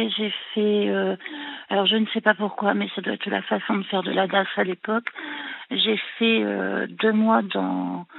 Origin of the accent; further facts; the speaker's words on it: France; Moi, je suis française et catholique.